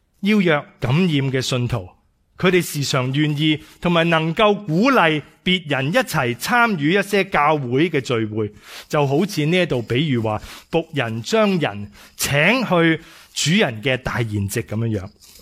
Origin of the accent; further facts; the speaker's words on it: Edmonton, Alberta, Canada; 过去一个星期多，我呢去到我的老家，我老家 Alberta Edmonton